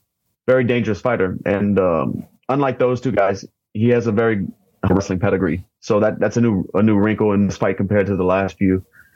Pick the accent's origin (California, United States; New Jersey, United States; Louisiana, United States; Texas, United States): Louisiana, United States; hot sauce, I'm from Louisiana, so I love spice and I love Cajun cuisine and I love cooking.